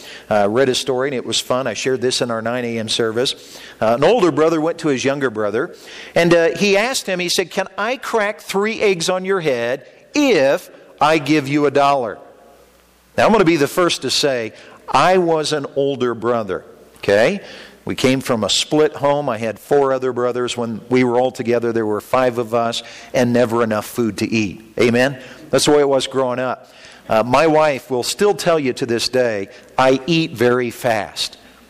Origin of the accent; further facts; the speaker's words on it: Indianapolis, Indiana, United States; and I'm from Indianapolis, that area